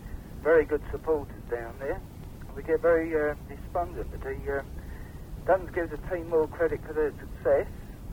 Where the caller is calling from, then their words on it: High Wycombe, South East England, United Kingdom; Well, I'm phoning from High Wycombe.